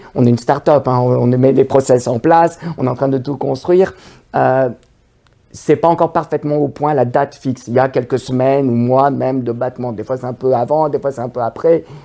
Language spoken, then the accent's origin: French; Toronto, Ontario, Canada; born there; also born or lived in Montreal; Je suis né à Toronto, j'ai vécu à Montréal.